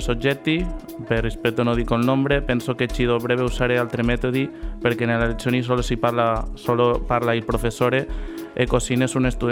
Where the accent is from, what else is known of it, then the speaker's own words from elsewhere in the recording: Barcelona, Catalonia, Spain; Italian is a second language; moved away as an adult; now in Cagliari, Italy; Vengo da Barcellona.